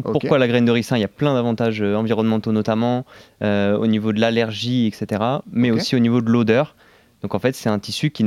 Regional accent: Bordeaux, Nouvelle-Aquitaine, France; Nous, on est de Bordeaux.

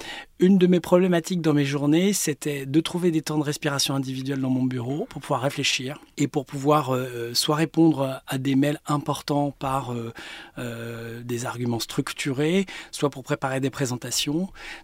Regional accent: Paris, Île-de-France, France; Je suis parisien, né dans le 12e.

